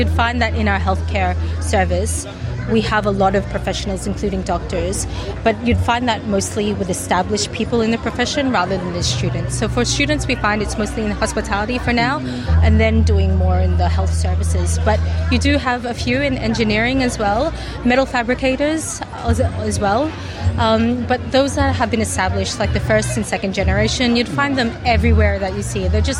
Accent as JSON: {"language": "English", "country": "Philippines", "lives_now": "Queensland, Australia", "said": "as a Filipino living in Australia"}